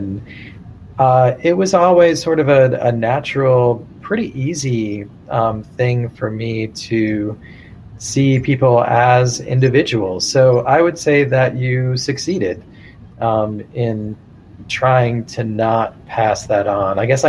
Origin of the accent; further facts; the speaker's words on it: Virginia, United States; Well, so I grew up in Virginia and went to high school in Virginia in like the mid-80s.